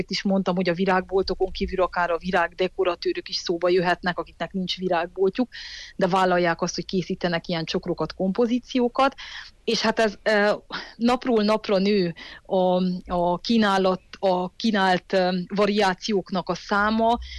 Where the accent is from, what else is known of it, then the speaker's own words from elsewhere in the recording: Székely Land, Romania; Természetes módon azért indul ez Székelyföldről, hiszen ugye mi is székelyföldiek vagyunk